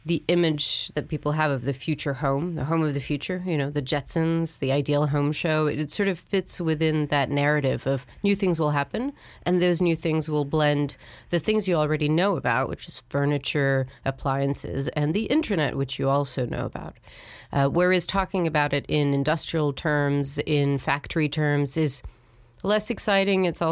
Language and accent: English; Paris, Île-de-France, France; also born or lived in Middle East; I grew up in Paris, and I think it's in the Paris museums.